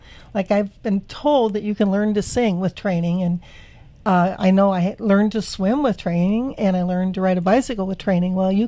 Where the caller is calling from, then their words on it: California, United States; And I called him and I said, I'm calling from California.